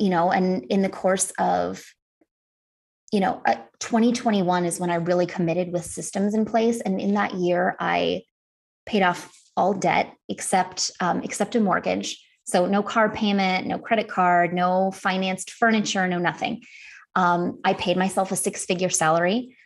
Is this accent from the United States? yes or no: yes; Wisconsin, United States; So I grew up in Northern Wisconsin.